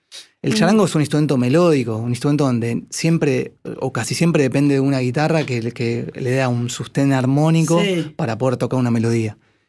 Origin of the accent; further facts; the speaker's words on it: Buenos Aires, Argentina; now in San Martín, Argentina; Sí, soy de Villa Urquiza.